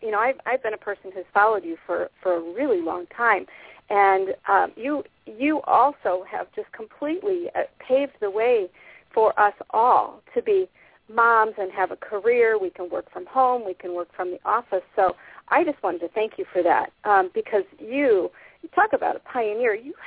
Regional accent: Iowa, United States; now in Portland, United States; I was in Iowa and Minnesota, mostly Iowa, and it was so great to be back home in the Quad

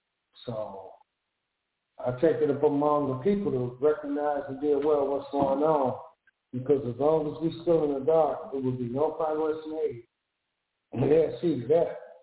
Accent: Chicago, Illinois, United States; I've been born and raised in Chicago my whole life, and I never thought, because this is a beautiful place, man.

